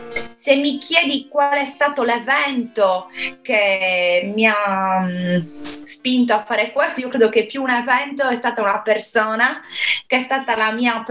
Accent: Sardinia, Italy; Il fatto che ci sia una donna sarda che le possa accompagnare in tutto questo le rende un po' più tranquille.

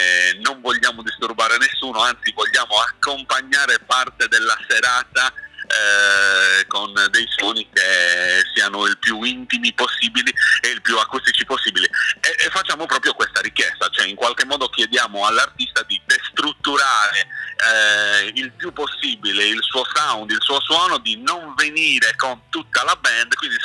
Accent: Sardinia, Italy; perché siamo sardi

